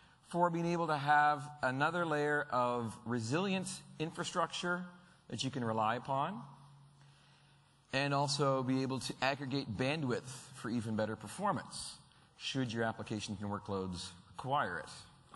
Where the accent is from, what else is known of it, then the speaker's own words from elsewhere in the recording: Canada; being a Canadian, and you are now in the Canadian room of 1A, we have some maple syrup to give away